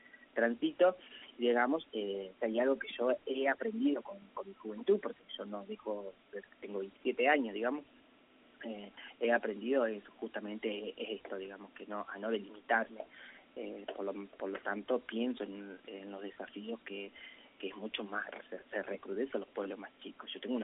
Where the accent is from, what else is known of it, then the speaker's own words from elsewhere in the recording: Nogoyá, Entre Ríos, Argentina; soy una activista, digamos, que trasciende independiente de Nogoyá